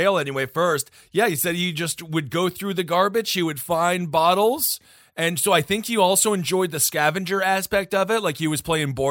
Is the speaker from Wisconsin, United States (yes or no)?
yes; Wisconsin, United States; So now we're going to go to my home state of Wisconsin